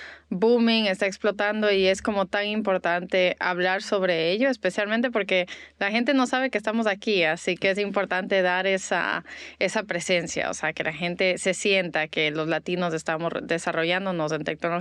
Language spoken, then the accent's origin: Spanish; Dominican Republic; also born or lived in United States; now in Miami, United States; soy de todo lado un poco, nací aquí en Estados Unidos, mi familia es de Ecuador, me crié en República Dominicana, soy también italiana, así que soy ciudadana del mundo.